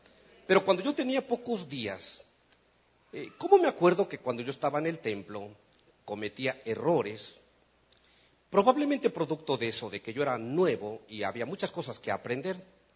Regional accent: Matamoros, Tamaulipas, Mexico; Fíjese que yo vengo de Matamoros, Tamaulipas, México. Es una ciudad que está en la frontera con los Estados Unidos.

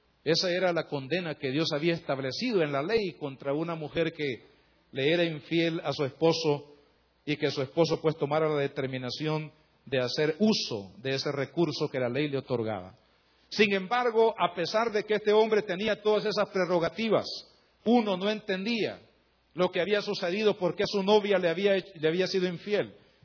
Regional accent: El Salvador; en nuestros términos aquí como salvadoreños

